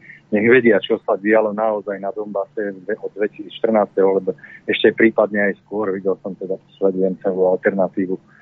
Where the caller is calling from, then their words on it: Bratislava, Bratislava Region, Slovakia; Ahoj, Aďo … z Bratislavy.